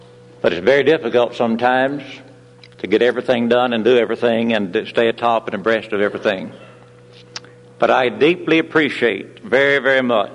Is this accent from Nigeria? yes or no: no; Elk City, Oklahoma, United States; some from my hometown in Elk City, Oklahoma